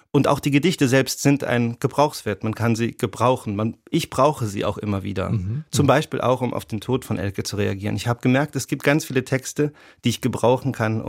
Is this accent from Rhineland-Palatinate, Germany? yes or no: yes; Rhineland-Palatinate, Germany; born there; Ich bin ja in Rheinland-Pfalz geboren